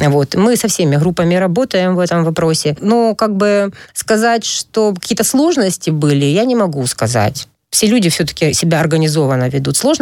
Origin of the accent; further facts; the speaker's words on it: Crimea, Ukraine; Мы крымчане.